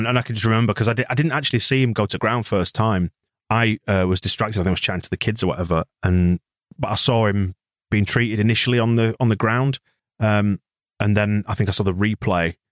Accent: Bradford, Yorkshire and the Humber, United Kingdom; It's a very distant memory, but I was in Bradford. I'm from Bradford.

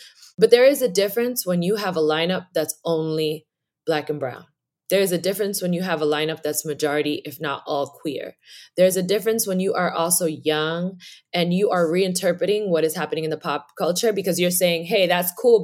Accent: New York City, New York, United States; I am from New York City. Born in Harlem

